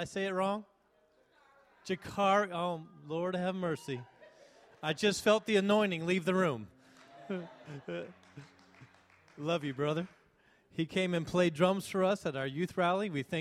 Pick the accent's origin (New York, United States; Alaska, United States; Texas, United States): Alaska, United States; Yes, I grew up in Alaska, so cold is not unforeign to me.